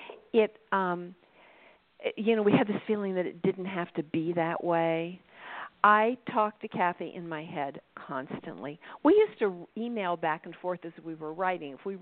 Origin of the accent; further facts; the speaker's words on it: Midwest, United States; And because I'm a Midwesterner, I resonated with the book on that level.